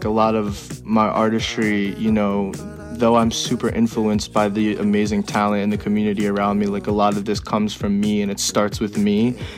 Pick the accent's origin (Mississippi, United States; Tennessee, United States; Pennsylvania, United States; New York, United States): New York, United States; Long Island; now in Brooklyn, United States; I was raised in Long Island. I live in Brooklyn, New York now.